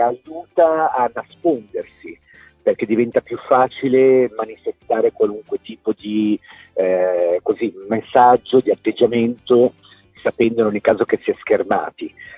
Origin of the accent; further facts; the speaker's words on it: Genoa, Liguria, Italy; moved away as an adult; io a 20 anni sono scappato da Genova per fare il ballerino